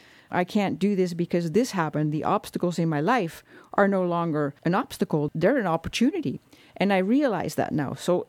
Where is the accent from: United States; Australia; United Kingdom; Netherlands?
Netherlands; English is a second language; moved away as an adult; now in Canada; Originally, I'm from the Netherlands, and that's where I grew up with my family. And I was there until probably in my late 30s.